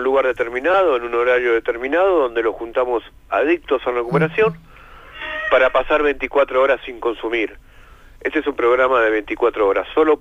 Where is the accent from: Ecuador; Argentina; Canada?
Argentina; Buenos Aires; Mira, yo soy de Buenos Aires